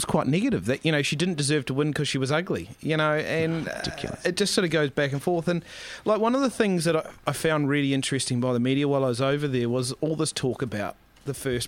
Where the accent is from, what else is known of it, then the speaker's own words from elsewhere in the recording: New Zealand; even though I'm a Kiwi